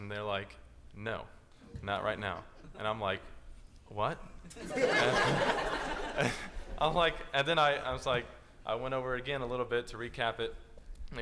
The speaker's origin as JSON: {"language": "English", "region": "Georgia", "country": "United States", "said": "I'm also from Georgia."}